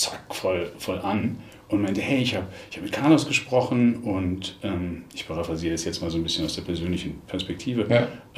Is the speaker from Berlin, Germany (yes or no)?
yes; Berlin, Germany; Ich bin Berliner, ne?